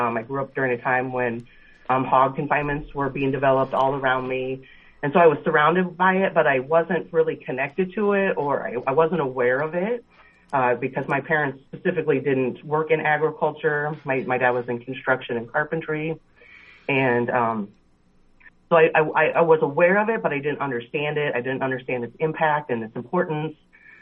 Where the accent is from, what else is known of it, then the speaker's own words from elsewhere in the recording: Iowa, United States; Well, I am proud to say that I am an Iowa native born and raised.